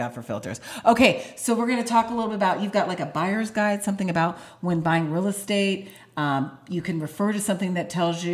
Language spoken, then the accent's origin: English; New York, United States; born there; moved away; So I've lived here most of my life. I was born in New York, but this is my life here.